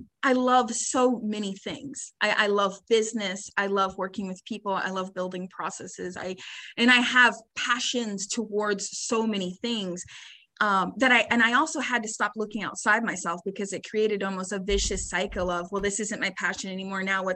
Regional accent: Tampa, Florida, United States; I'm from Tampa.

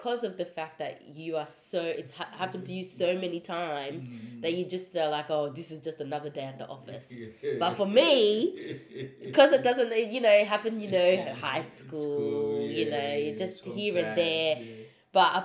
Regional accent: Australia; growing up in Australia, being the only black girl in high school and primary school and stuff like that.

